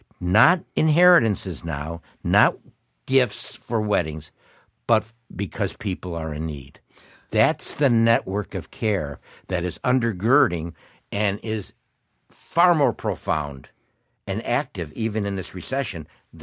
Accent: Midwest, United States; You know, being a Midwesterner, I mean, people, you would know

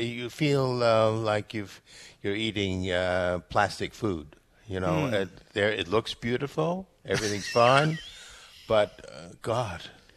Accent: United States; Well, I always say that I'm an American, grew up believing in a free press and let them write what they will.

